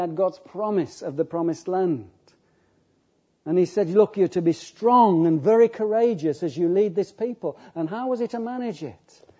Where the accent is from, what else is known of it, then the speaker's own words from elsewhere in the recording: Yorkshire and the Humber, United Kingdom; You know, as a Yorkshireman, I'd have said, right, Lord, let me stand out.